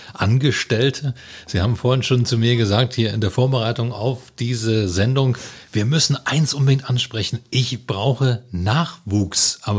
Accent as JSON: {"language": "German", "region": "Lusatia", "country": "Germany", "said": "ich will wieder zurück in die Heimat, ich komme aus der Lausitz"}